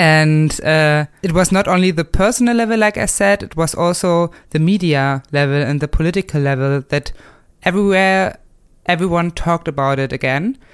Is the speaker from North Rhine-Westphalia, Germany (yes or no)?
no; Magdeburg, Saxony-Anhalt, Germany; English is a second language; when I was raised in Magdeburg